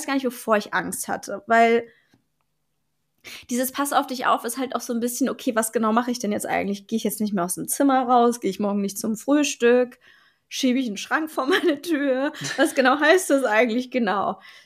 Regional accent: Berlin, Germany; now in Potsdam, Germany; ich wohne in Brandenburg, aber das ist, wo ich wohne, ich komme ja aus Berlin, ich komme aus West-Berlin, ich wohne jetzt in Potsdam

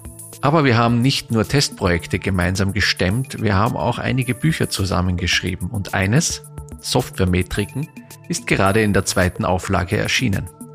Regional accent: Vienna, Austria; nach Wien sozusagen, in meine Heimat.

